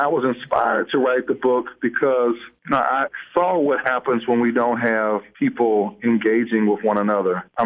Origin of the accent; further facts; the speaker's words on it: South DeKalb, Georgia, United States; For instance, I grew up in South DeKalb